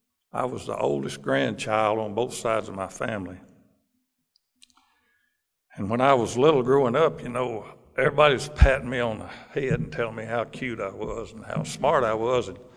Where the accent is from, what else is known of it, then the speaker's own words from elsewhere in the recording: Gallatin, Tennessee, United States; also born or lived in Sparta / South Pittsburgh; we moved from South Pittsburgh to Gallatin in 1953. And so I grew up in Gallatin. You know, I was originally from Sparta over in eastern Tennessee, but that's where I grew up.